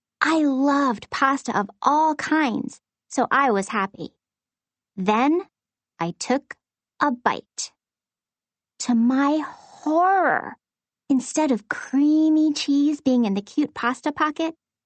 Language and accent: English; California, United States; Growing up in the Bay Area, you get to try a lot of different kinds of cuisine.